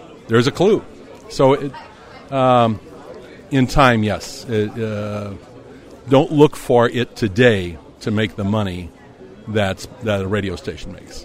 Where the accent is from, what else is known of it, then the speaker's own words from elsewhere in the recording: United States; So yes, I as an American would look at Germany, but I'd also look at commercial radio, especially in Brazil.